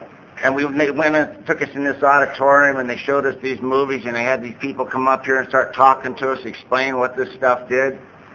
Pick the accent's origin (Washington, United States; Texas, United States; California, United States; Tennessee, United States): California, United States; Vista; I was raised in Vista, took the road a bit. It was a little town when I was a kid, and my father's Irish and Sioux. My mother's Irish and Cherokee.